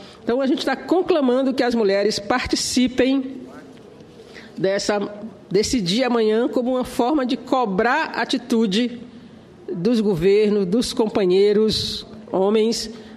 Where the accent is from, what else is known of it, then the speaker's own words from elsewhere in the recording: Northeast Region, Brazil; Como nordestina, eu conheço muito de perto a Caatinga.